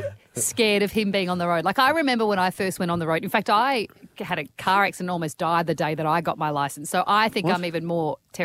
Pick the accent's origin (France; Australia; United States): Australia; Perth, Western Australia; I was in Perth, I grew up in Perth